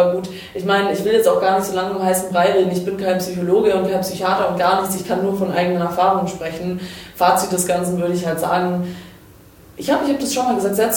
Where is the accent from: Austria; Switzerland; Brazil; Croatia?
Croatia; Ich bin Kroatin.